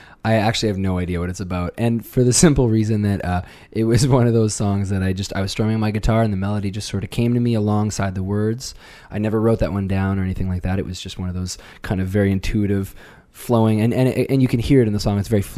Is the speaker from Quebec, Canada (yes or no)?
yes; Knowlton, Quebec, Canada; also born or lived in Montreal; I was born in Montreal, lived there for 10 years, and then I've been living in Knowlton, you know, with my parents growing up